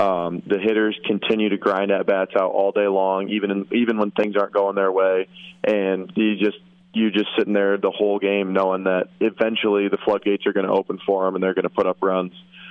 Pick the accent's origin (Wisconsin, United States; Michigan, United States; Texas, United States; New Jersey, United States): Michigan, United States; Grand Ledge; growing up in Grand Ledge, always grew up a Michigan State fan.